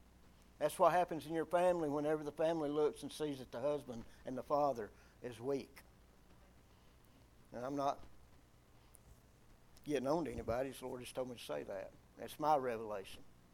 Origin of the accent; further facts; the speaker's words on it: Georgia, United States; coming from the same geographical area, at least where I was raised in Georgia, people who I was raised around hated two-faced people.